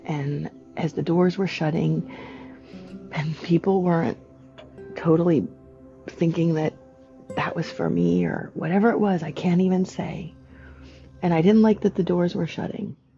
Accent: Florida, United States; and I'm from the South. I'm from Florida. That's my hometown

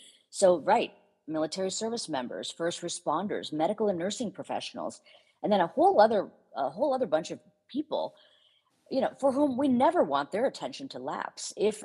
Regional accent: United States; I'm an Indian woman, I grew up in a culture, even though I grew up in the US, of course, my home life was very much the immigrant Indian experience.

